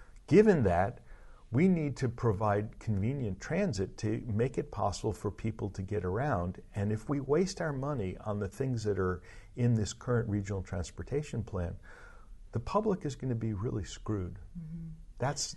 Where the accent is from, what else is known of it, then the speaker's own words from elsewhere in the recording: New York, United States; also born or lived in San Francisco; I grew up in New York, and I feel that I have a background in which I know from living that transit works.